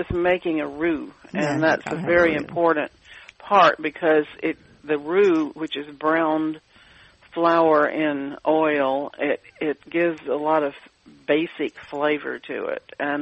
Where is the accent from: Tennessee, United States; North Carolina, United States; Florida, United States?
Tennessee, United States; Memphis; mother and I visited every summer, and so I grew up eating things like crawfish, and nobody in Memphis, my hometown, ever heard of it.